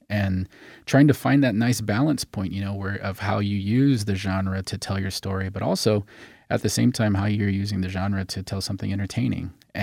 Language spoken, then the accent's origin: English; Arizona, United States; I grew up, I'm Native American, I'm Navajo and Apache, and I grew up, you know, with connections to my family members throughout the state of Arizona.